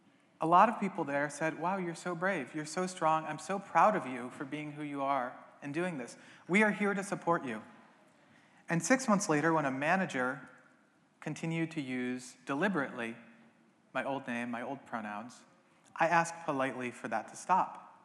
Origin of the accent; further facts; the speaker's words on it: Virginia, United States; I'm also from the United States where I live in Charlottesville, Virginia.